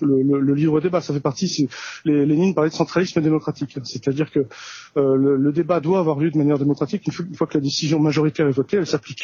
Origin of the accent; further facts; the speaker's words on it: France; et personnellement, je suis français